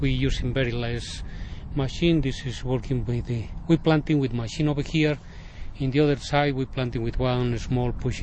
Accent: Bolivia; I'm from South America. Bolivia is my home. I'm part of the Quechua Indian people, or the Inca people

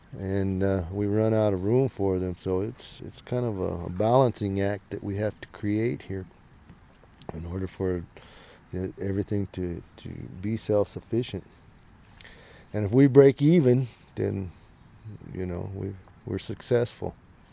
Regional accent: New Mexico, United States; What it means to be a New Mexican. Well, I guess for me, you know, that means being Native American also, because there's such a high population of Native Americans here in New Mexico.

